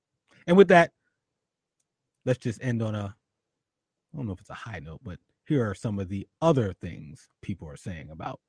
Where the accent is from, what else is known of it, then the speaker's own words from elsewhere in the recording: Philadelphia, Pennsylvania, United States; in my hometown where I grew up, City of Brotherly Love, there was an incident at a Starbucks